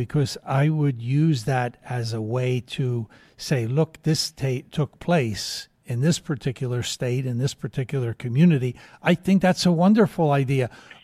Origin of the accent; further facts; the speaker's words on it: United States; I'm an American. I live in America. My family lives in America. Yes, we are immigrants to this country from some years ago